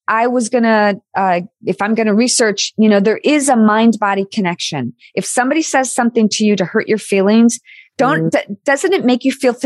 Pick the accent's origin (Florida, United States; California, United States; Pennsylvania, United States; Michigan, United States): Michigan, United States; Like when we go back to Michigan, you know, that's my hometown, that's my home state, and we love it there.